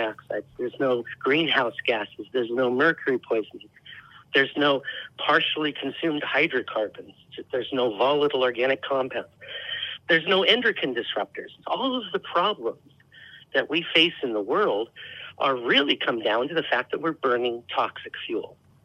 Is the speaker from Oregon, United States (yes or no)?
yes; Portland, Oregon, United States; Portland, Oregon.